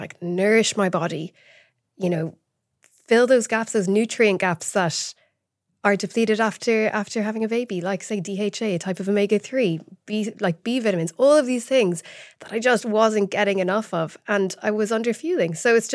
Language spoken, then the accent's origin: English; Ireland; now in United Kingdom; I'm from Ireland. I grew up there and moved over to the UK 13 years ago.